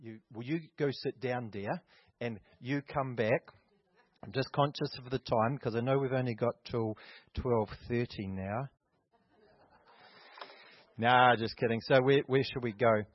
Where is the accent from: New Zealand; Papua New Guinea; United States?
New Zealand; Manawatū-Whanganui; now in Christchurch, New Zealand; So we're from the Ruahini Ranges of Manawatu'awa.